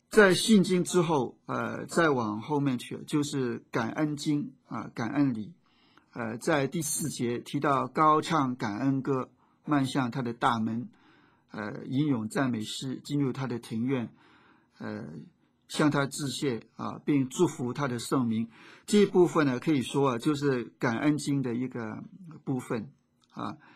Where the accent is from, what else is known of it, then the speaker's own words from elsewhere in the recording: China; 他是我们中国人呢第一个拿世界性的音乐作曲奖的得主啊。